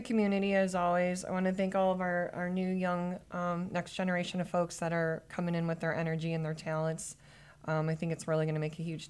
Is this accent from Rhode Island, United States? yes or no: no; Ohio, United States; because I know there's people interested even from my hometown, Ohio.